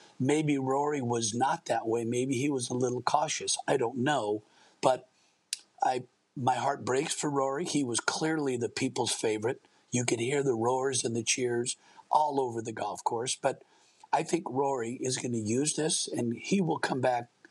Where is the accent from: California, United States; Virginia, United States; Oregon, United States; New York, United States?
Oregon, United States; Portland; He won the U.S. Junior and the U.S. Amateur in my hometown of Portland, Oregon.